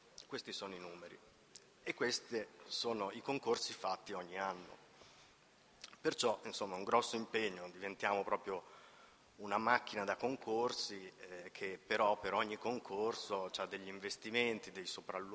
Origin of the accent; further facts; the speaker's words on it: Modena, Emilia-Romagna, Italy; accent: Modenese dialect; Io sono modenese, tra l'altro, posso farvela in dialetto modenese se volete, ma non so se capite tutto, perciò vado avanti in italiano.